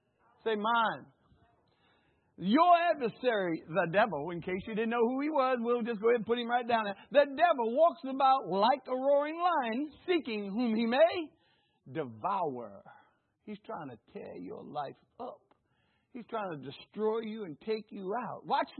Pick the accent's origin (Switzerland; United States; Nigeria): United States; New Orleans, Louisiana; See, I'm from New Orleans. We called it neutral ground.